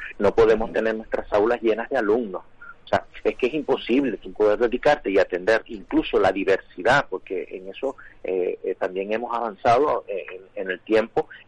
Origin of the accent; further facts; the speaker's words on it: Canary Islands, Spain; ya aterrizo ya en mi tierra, Canarias no se puede dar el lujo de que nos adelante por la derecha.